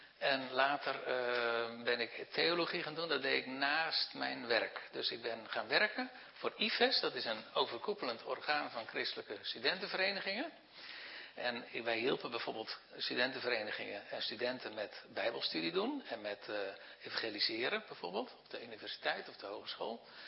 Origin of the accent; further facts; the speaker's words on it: Zeeland, Netherlands; born there; Ik ben geboren op een schip, dus dat was toevallig in, niet toevallig en er is niets toevallig in de wereld. Maar dat was in de Zeeland.